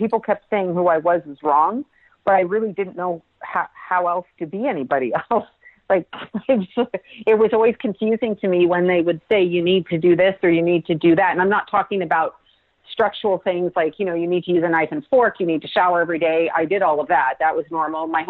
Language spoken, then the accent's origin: English; Toronto, Ontario, Canada; I first of all wasn't born on the streets of Toronto, but yes, I was born in Toronto, Canada, which is my homeland, my home people.